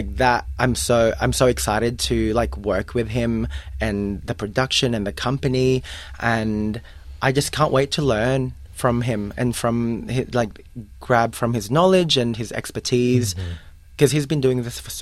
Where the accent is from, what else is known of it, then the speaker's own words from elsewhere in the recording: Philippines; this is the same with you growing up in the Philippines.